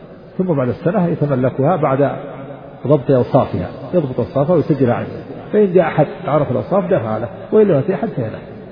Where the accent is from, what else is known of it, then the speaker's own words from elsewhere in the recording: Najd, Saudi Arabia; ونحن عندنا في نجد نجعل بدلها الخوص الخوص بدل الخشب